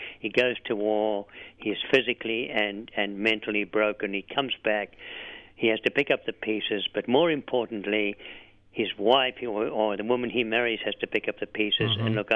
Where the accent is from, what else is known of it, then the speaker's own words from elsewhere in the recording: Australia; because I am an Australian and because I write about my people